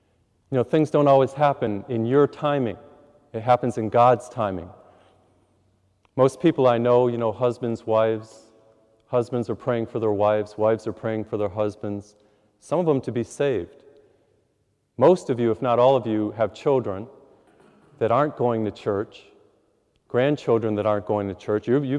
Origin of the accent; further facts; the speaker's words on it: Massachusetts, United States; now in Houston, United States; I was flying from Houston, where I live, to Boston. I had a mission last Lent up in Massachusetts, where I grew up.